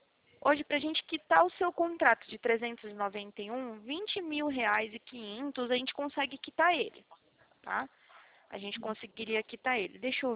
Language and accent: Portuguese; Prudentópolis, Paraná, Brazil; born there; now in Atibaia, Brazil; Eu nasci aí no Paraná, tá? Eu nasci